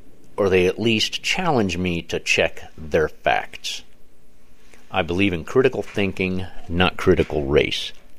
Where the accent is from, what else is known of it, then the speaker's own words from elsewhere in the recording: United States; I am an American, a patriot, and an activist.